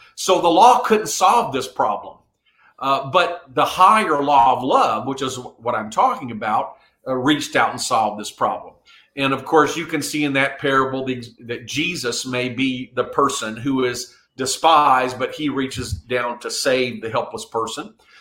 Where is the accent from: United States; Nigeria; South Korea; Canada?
South Korea; I was raised in Korea, and at that time, Korea was a very poor country.